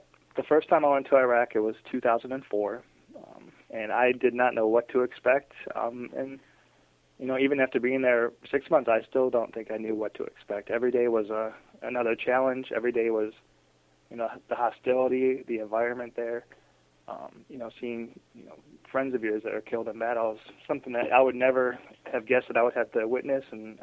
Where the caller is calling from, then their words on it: Washington, District of Columbia, United States; I'm calling you from Washington, D.C.